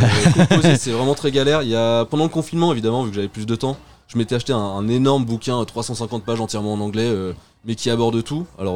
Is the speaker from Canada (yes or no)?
no; Saint-Étienne-de-Bondeville, Normandy, France; also born or lived in Fécamp; now in Rouen, France; Alors moi je viens de Fécamp, ça fait 8 ans que je suis à Rouen. Mais je suis originaire de Fécamp, j'ai grandi à Saint-Étienne-de-Bondeville, juste à côté.